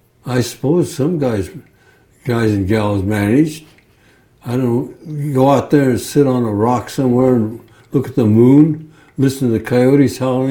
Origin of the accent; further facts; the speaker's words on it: El Centro, California, United States; born there; I was born in El Centro, California.